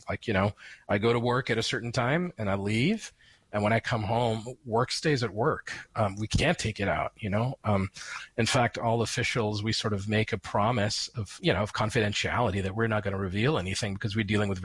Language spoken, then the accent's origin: English; United States; now in Rome, Italy; And as an American, it tests my patience.